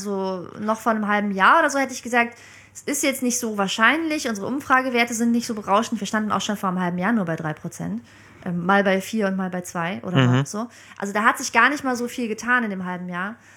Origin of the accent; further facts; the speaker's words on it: Bremen, Germany; also born or lived in Dresden; now in Berlin, Germany; Ich bin in Dresden geboren, 86, aber ich bin zum großen Teil in Bremen aufgewachsen. 13 Jahre bin ich da zur Schule gegangen und dann bin ich vor 8 Jahren nach Berlin gezogen zum Studium.